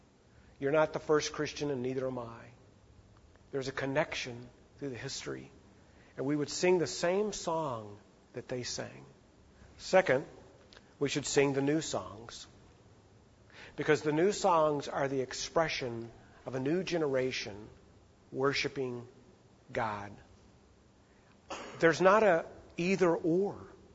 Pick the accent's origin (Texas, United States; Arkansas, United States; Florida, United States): Arkansas, United States; I'm from Arkansas, and what we say over there is, y'all.